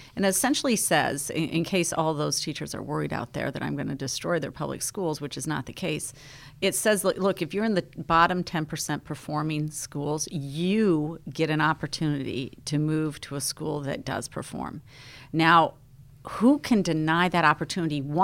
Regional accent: South Dakota, United States; now in Illinois, United States; I'm one of six children. We grew up in South Dakota. And four out of the six of us children moved to Illinois in the early 90s

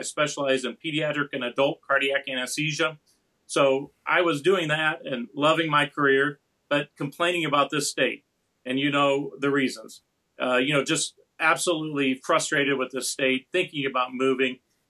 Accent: Morton, Illinois, United States; I'm from Morton.

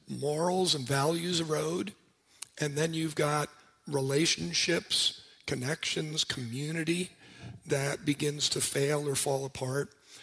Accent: New York City, New York, United States; And just because I'm from New York City and we love to get in people's face

